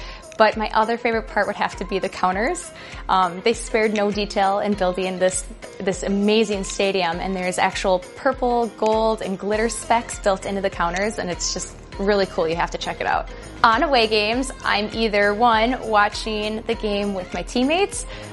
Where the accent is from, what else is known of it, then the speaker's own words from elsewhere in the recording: Oakdale, Minnesota, United States; I'm from Oakdale, Minnesota, and this is my second year on the team.